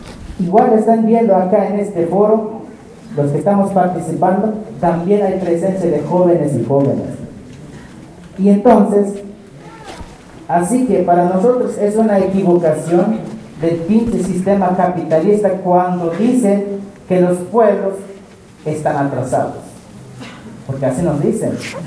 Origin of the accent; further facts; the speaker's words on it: Chiapas, Mexico; vengo del Caracol 2 de Ventic, zona altos de Chiapas